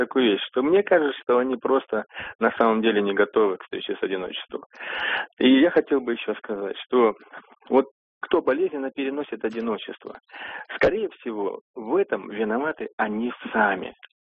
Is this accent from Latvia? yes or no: no; Tver, Tver Oblast, Russia; я из Твери.